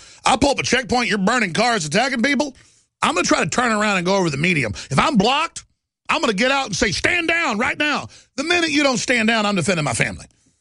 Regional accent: Texas, United States; I am very thankful that I was born in America and that I'm a Texan.

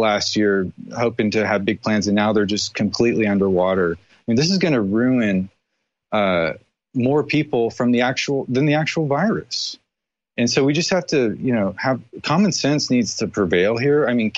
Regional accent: Austin, Texas, United States; born there; I was born in Austin, been going there literally since I was like in my mother's womb.

